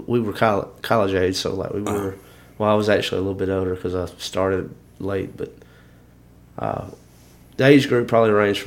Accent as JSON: {"language": "English", "region": "Alabama", "country": "United States", "said": "we're all from Alabama."}